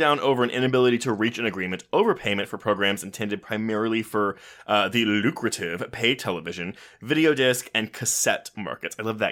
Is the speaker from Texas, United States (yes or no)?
yes; Richmond, Texas, United States; This movie was filmed no less than 20 minutes away from the house I grew up in Richmond, Texas.